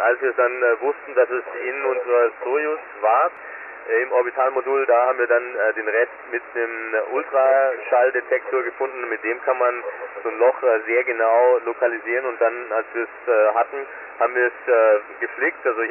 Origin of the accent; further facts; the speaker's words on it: Künzelsau, Baden-Württemberg, Germany; Überhaupt die Region, also auch Künzelsau, wo ich herkomme, die ist schwierig zu finden